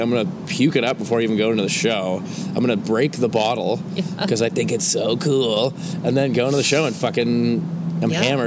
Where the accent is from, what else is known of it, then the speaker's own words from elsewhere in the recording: Richmond Hill, Ontario, Canada; And Paul, and Scott and John and I grew up in Richmond Hill.